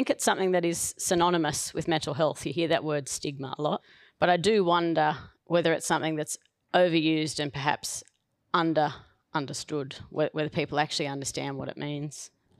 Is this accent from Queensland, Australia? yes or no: no; Leeton, New South Wales, Australia; I grew up in Leeton, a Leetonite, a few Leeton faces here, not yet a local in Collyamberley. I've been there for about 15 years